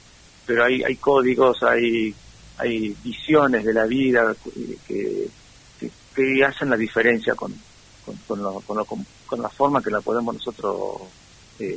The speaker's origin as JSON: {"language": "Spanish", "town": "Rawson", "country": "Argentina", "tie": "born or raised there", "said": "yo soy parte de Rawson y me encuentro muy lejos de lo que es la familia de origen"}